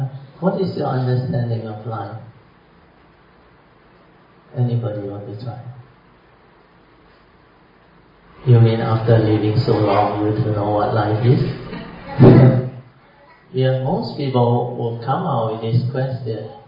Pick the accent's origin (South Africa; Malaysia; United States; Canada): Malaysia; Kedah; You know, my hometown, Alaska, Kedah, hardly any mountain on, very flat on.